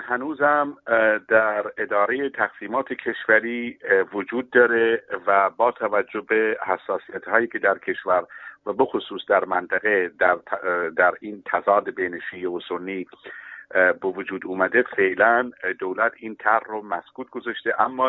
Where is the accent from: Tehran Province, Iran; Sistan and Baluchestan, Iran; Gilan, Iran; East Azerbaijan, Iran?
Sistan and Baluchestan, Iran; Chabahar; به عنوان یک بلوچ، به خصوص بلوچی که از چابهار اومده،